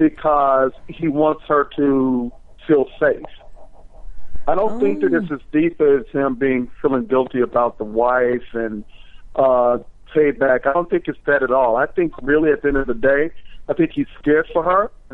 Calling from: Washington, District of Columbia, United States; I'm calling from Washington D.C.

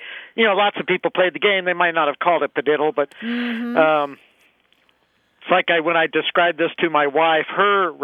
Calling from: Huntsville, Alabama, United States; I'm calling from Huntsville, Alabama.

